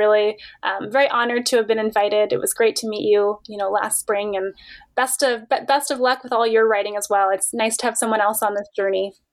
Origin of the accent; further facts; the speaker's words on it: Canada; now in United States; I'm Canadian and I'm American now. I'm a dual citizen, but I'm originally from Canada, and I am able to get home, you know, to do events in Ontario fairly regularly